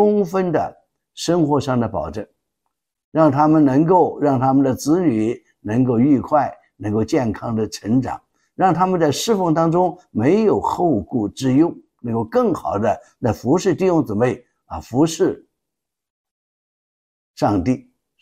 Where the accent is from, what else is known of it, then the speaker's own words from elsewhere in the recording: China; 因为受中国文化的影响啊，我们中国人就不太善于这公开的表示称赞啊，表示感谢，心里有，但是就不愿意说出来。